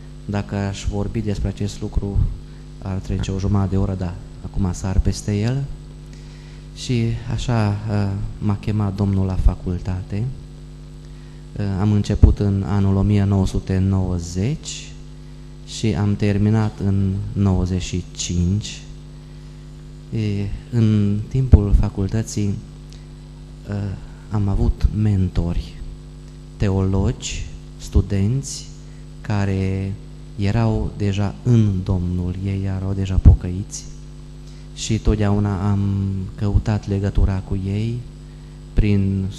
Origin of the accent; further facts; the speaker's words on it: Bia, Alba County, Romania; also born or lived in Dej / Aiud; și eu din familie de preoți. Tata era preot și am copilărit în județul Alba, în Bia. 8 ani din viață mi-am petrecut în Aiud